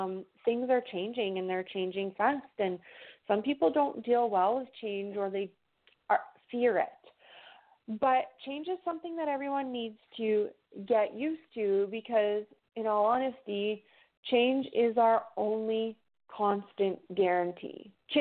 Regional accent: Canada; I'm from Canada.

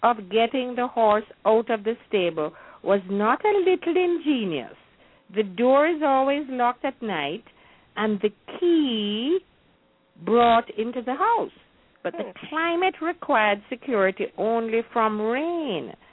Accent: Jamaica; what we experience during our growing up in Jamaica at Christmas time.

